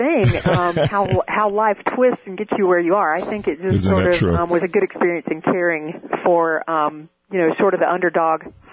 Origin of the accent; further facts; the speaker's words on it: Branford, Florida, United States; also born or lived in Live Oak, Florida / Lafayette County, Florida; I was actually born in Live Oak, Florida, and grew up in the area surrounding Branford, Florida, but actually lived in the country in Lafayette County, Florida.